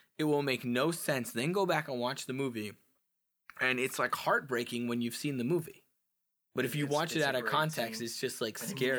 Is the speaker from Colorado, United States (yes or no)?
no; New Hampshire, United States; And then I'm from New Hampshire, and our only real landmark in New Hampshire was the Man in the Mountain.